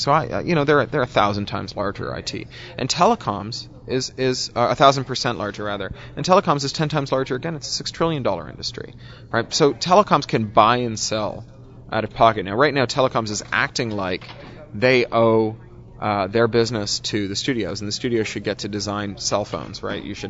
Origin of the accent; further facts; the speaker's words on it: Toronto, Ontario, Canada; we grew up with in Toronto